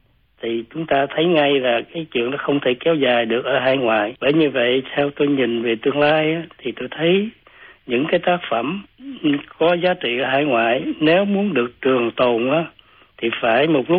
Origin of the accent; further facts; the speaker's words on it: Bac Lieu, Vietnam; accent: Southern Vietnamese; also born or lived in Quebec, Canada; Tôi viết với giọng văn miền Nam tại vì tôi là người sinh trưởng ở miền Nam và sống và lớn lên ở miền Nam. Tôi là người miền Bạc Liêu, Hậu Giang.